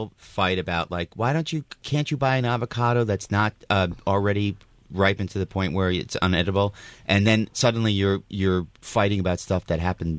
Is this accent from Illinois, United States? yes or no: no; Albany, New York, United States; Everybody who knew me growing up in Albany, New York.